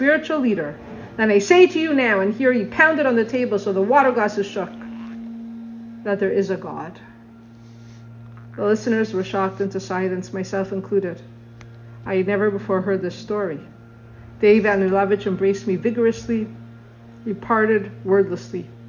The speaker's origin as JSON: {"language": "English", "town": "Zarka", "country": "Poland", "tie": "born or raised there", "moved": "yes", "said": "I was deported from my hometown of Zarka, Poland, to the infamous camp of Buchenwald."}